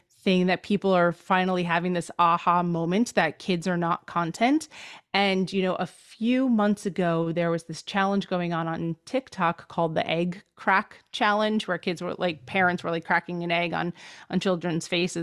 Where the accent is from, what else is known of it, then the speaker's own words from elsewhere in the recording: New Jersey, United States; So I'm originally from New Jersey, Northern New Jersey, and I've been in the Northeast my entire life.